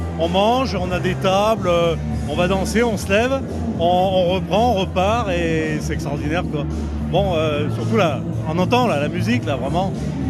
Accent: Carmaux, Occitanie, France; donc on vient de Crémaux

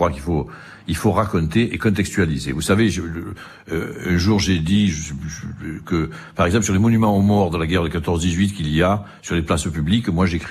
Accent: France; je ne me sens pas pour autant accusé en tant que Français.

